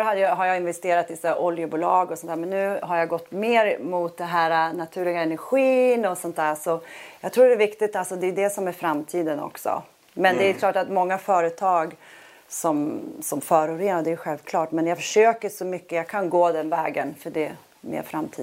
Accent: Sweden; Jag känner mig mest hemma i Sverige

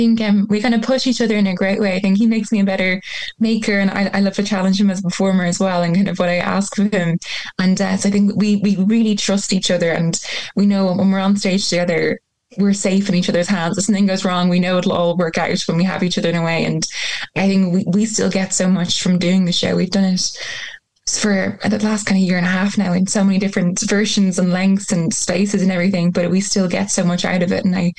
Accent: Ireland; it's still so inherently part of your life growing up in Ireland

